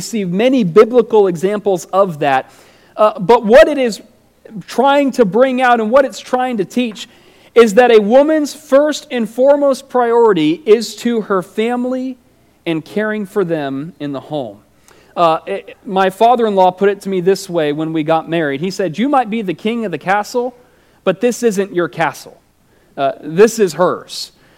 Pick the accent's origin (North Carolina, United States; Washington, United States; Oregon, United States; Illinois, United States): Oregon, United States; We had this ridiculous rule growing up in Oregon.